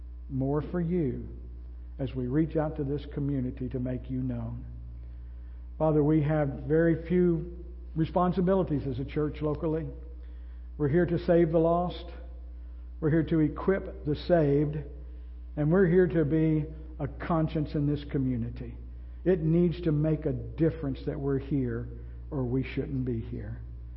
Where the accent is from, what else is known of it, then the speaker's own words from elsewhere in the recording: Lexington, Kentucky, United States; I think about where we grew up in Lexington.